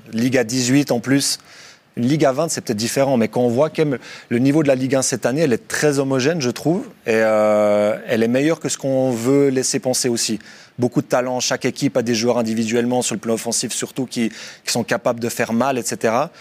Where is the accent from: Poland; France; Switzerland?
Switzerland; Yverdon, Vaud; moved away as an adult; Moi, je suis parti à 20 ans de Yverdon à Thun.